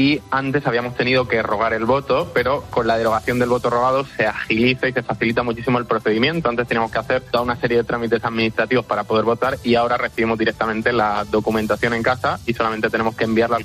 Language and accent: Spanish; Spain; somos muchísimos los españoles y españolas que vivimos en el exterior